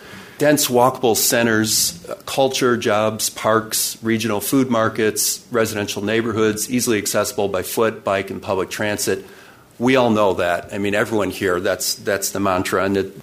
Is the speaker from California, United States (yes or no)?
yes; California, United States; I'm up here from California